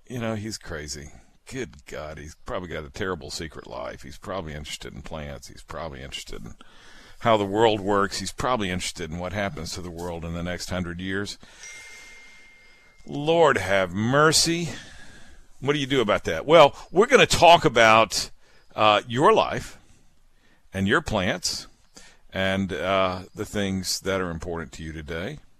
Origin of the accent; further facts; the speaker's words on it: Mississippi, United States; born there; also born or lived in Alabama; Look, I was born in Mississippi, I just got to confess to you another part of my secret. I was born in Mississippi. You know how far away that is. But we ended up in Alabama.